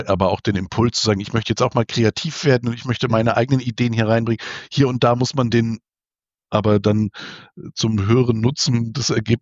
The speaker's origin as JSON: {"language": "German", "town": "Kiel", "region": "Schleswig-Holstein", "country": "Germany", "tie": "born there", "said": "Meine Geburtsstadt."}